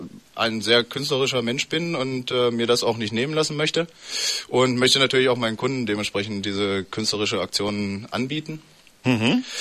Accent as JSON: {"language": "German", "town": "Göttingen", "region": "Lower Saxony", "country": "Germany", "said": "Ich komme aus Göttingen."}